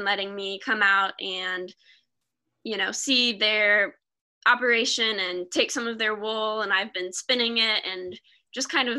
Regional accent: Arkansas, United States; so I'm from Northwest Arkansas, which is, I mean, my friends make fun of me because I talk about it so much

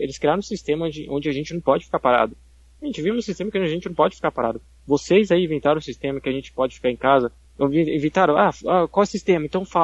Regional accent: São Paulo, Brazil; Eu sou de São Paulo.

